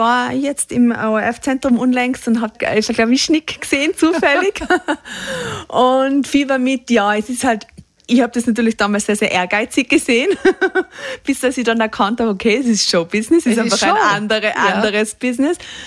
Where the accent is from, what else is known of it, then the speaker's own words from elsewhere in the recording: Tyrol, Austria; Und ich habe damals wirklich diese Schönheit eigentlich entdeckt, in der ich leben darf. Und wir alle da in Tirol.